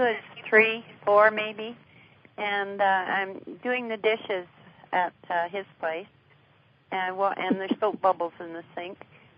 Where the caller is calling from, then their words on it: Cranbrook, British Columbia, Canada; Okay, I'm calling from Cranbrook, B.C., Canada.